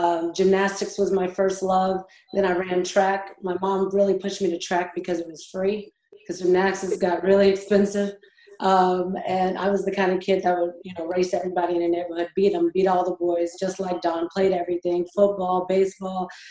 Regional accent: Houston, Texas, United States; And then growing up in Houston, the Houston Comets, the WNBA just started.

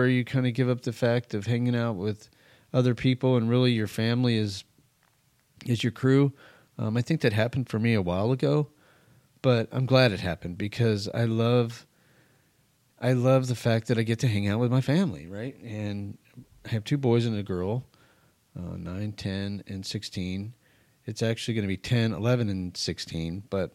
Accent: New Mexico, United States; I didn't grow up on the East Coast. I grew up in New Mexico.

